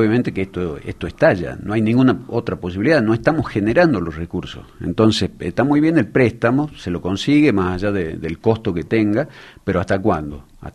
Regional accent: Argentina; Somos los argentinos, acá los últimos años hay distintos signos políticos

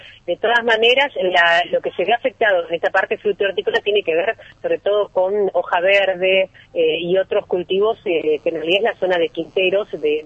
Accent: Salta, Argentina; now in Santa Fe, Argentina; yo soy salteña.

